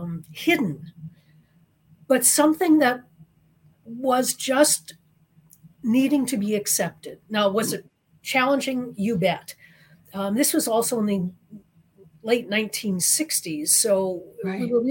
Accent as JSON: {"language": "English", "town": "Chicago", "region": "Illinois", "country": "United States", "tie": "born or raised there", "said": "grew up in Chicago in the early 1950s. I'm adopted."}